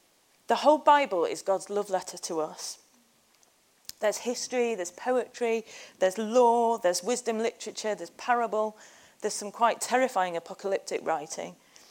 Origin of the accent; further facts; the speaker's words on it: United Kingdom; I'm British and I went to church and I tried to be good sometimes.